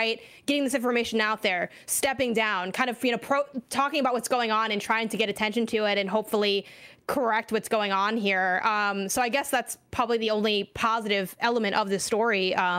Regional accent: Chicago, Illinois, United States; And then I'm from Chicago, Illinois specifically.

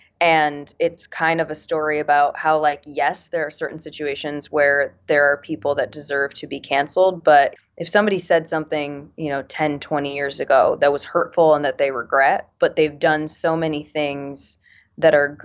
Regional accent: Connecticut, United States; Yes, I'm from Connecticut.

